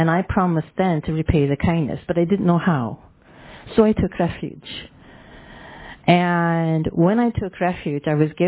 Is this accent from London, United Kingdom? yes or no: no; Scotland, United Kingdom; I'm Scottish after all, right?